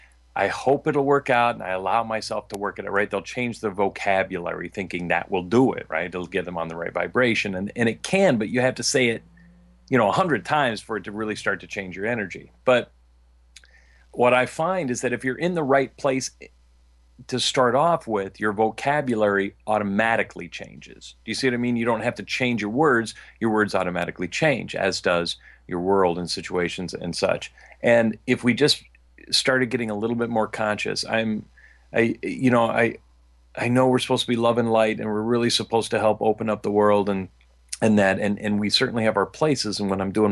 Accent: Midwest, United States; And I mean, I come from the Midwest, and I think that a lot of Midwest people are just much nicer and more conscious.

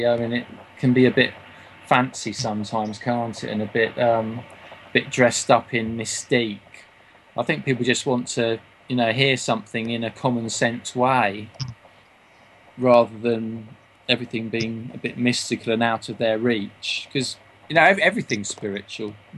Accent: Banbury, South East England, United Kingdom; also born or lived in London / Berkshire; Yeah, I was born in London, yeah. But we moved away from London when I was quite young to a county called Berkshire, and then up here to Banbury, which is near Oxford.

